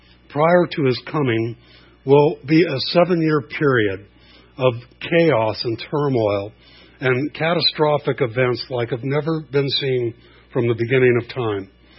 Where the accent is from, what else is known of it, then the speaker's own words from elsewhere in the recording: Montebello, California, United States; I grew up in East L.A., Montebello. There was a lot of Russians that migrated there that had prophecies and left just before communism.